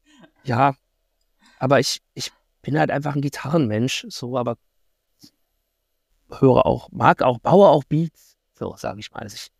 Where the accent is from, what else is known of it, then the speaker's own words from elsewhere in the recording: Halle, Saxony-Anhalt, Germany; Ich bin halt in Halle-Saale aufgewachsen, eigentlich eine ganz possierliche Stadt.